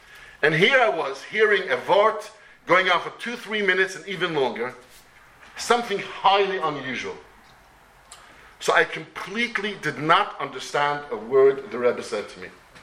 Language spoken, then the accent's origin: English; Glasgow, Scotland, United Kingdom; I'm from Glasgow